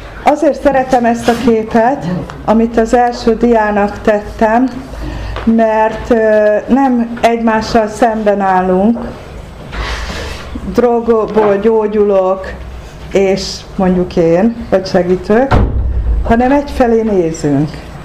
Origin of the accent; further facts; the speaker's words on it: Budapest, Hungary; Egyébként Budapesten a Moszkva térnél laktunk, a Lövőház utcában, ugye most már Széll Kálmán tér, ott nőttem fel.